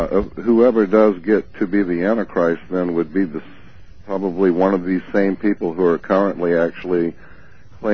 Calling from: Florence, Oregon, United States; I'm calling from Florence, Oregon.

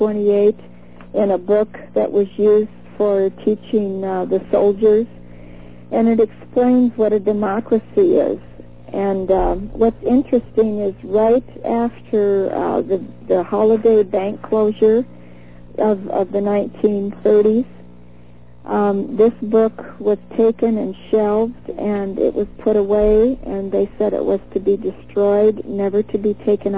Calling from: Wisconsin, United States; Hi, I'm calling from Wisconsin.

